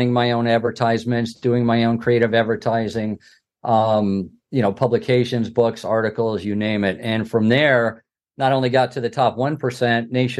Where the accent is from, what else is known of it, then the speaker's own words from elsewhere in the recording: Livonia, Michigan, United States; I'm originally from Livonia, Michigan, which is not far from Tiger Stadium, but, you know, it's about 20 minutes outside the city.